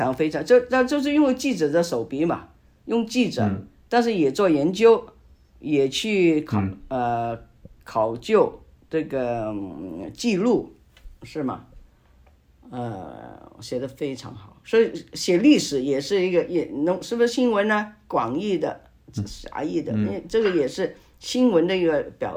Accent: Hong Kong; accent: Hong Kong Mandarin; Chinese is a second language; 不好意思啊，我的港普，我希望讲得清楚。

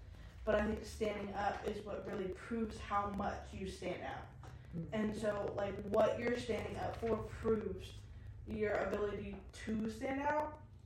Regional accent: California, United States; But again, like, I come from California

